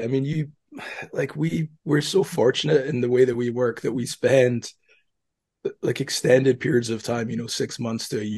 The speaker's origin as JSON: {"language": "English", "town": "North Berwick", "region": "Scotland", "country": "United Kingdom", "tie": "born or raised there", "moved": "yes", "lives_now": "Tokyo, Japan", "said": "And, you know, born and raised in North Berwick, and mom and dad are still there."}